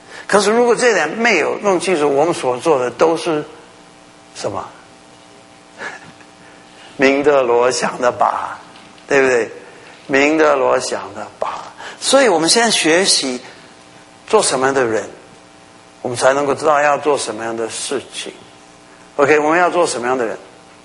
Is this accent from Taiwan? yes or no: yes; Taiwan; 我们台湾话